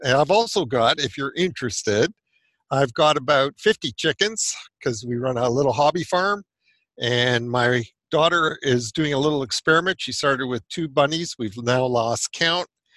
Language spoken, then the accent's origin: English; Canada; Well, I'm about as Canadian as you get.